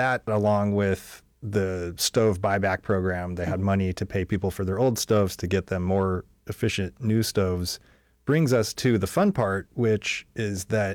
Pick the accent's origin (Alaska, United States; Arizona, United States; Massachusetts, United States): Alaska, United States; Fairbanks; I guess this is the part where I have to admit publicly that I'm from Fairbanks.